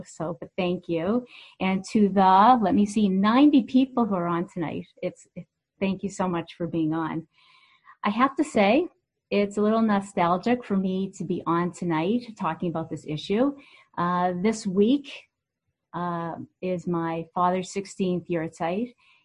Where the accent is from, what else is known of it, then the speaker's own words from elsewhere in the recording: Canada; you remember I'm from Canada, right?